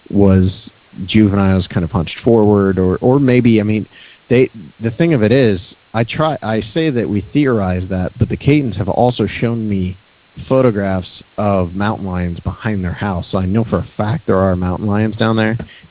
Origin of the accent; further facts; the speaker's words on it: Bolivar, United States; I grew up in Bolivar, and Bolivar's home to Fort Lawrence